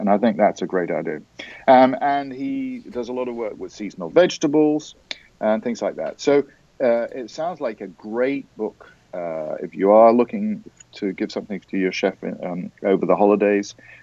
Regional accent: England, United Kingdom; I grew up in England, and we went to pantomime at Christmas.

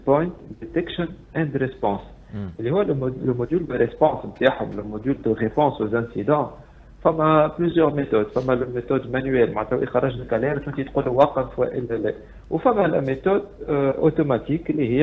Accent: Tunisia; لي زونتي فيروس اللي زو دير اللي عندنا في تونس

